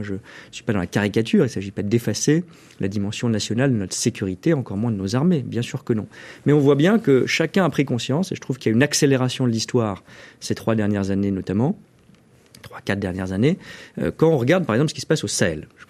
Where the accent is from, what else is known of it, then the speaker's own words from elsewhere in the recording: France; mais seul en tant que Français trop souvent, mais qu'Européen maintenant de plus en plus.